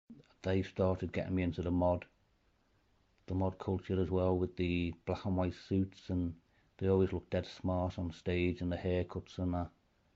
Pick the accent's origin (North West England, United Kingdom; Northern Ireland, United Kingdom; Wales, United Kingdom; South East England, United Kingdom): North West England, United Kingdom; Liverpool; growing up in Liverpool